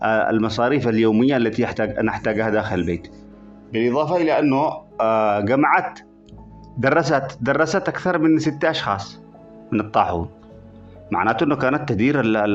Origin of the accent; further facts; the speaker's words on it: Yemen; عندنا باليمن